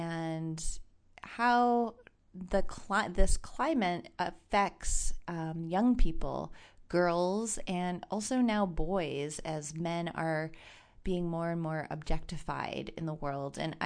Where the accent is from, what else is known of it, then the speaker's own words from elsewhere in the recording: East Coast, United States; It wasn't, so I'm from the East Coast.